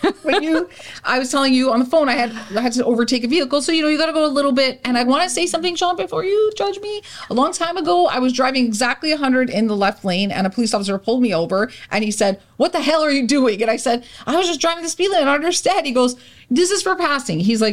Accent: Woodbridge, Ontario, Canada; I grew up in Woodbridge, Ontario.

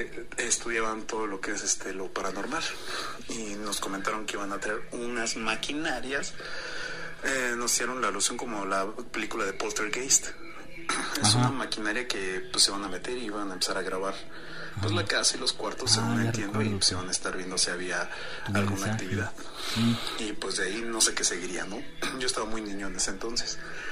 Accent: Cuautitlán Izcalli, State of Mexico, Mexico; de Cotitlán, Izcalli.

